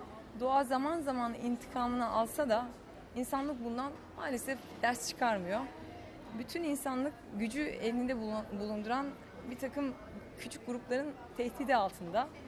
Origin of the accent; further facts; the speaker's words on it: Istanbul, Turkey; born there; 1983 yılında Haziran ayında İstanbul'da doğdum